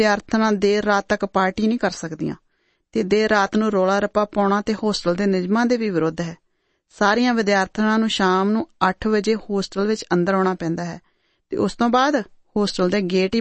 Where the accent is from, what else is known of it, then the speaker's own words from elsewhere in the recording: Punjab, India; ਜੀ, ਮੈਂ ਤਾਂ ਪੰਜਾਬ ਤੋਂ ਆਈ ਹਾਂ